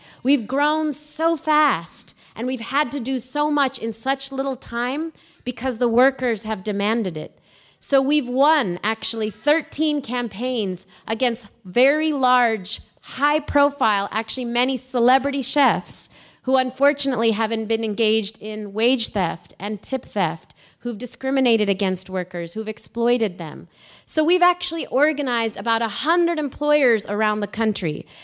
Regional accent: New York, United States; as a New Yorker, I knew I should probably tip well, right?

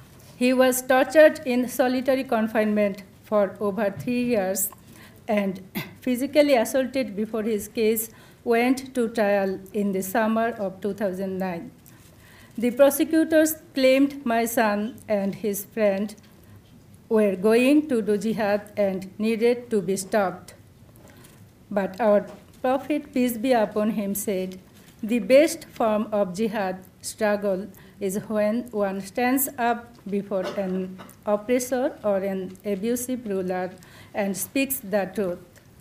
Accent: Atlanta, Georgia, United States

